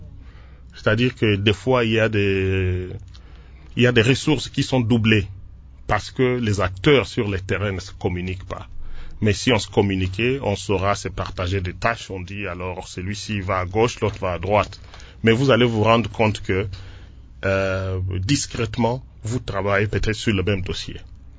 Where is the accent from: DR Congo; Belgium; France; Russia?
DR Congo; Et nous, en tant que Congolais, parmi les deux géants de l'Afrique, nous et le Nigeria, on devrait normalement capitaliser sur ces ressources-là.